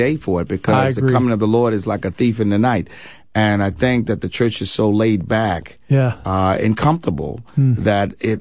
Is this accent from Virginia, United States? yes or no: yes; Richmond, Virginia, United States; I grew up in right outside of the Confederacy, capital of the Confederacy. Some kids wouldn't even know where the capital of the Confederacy is, Richmond, Virginia.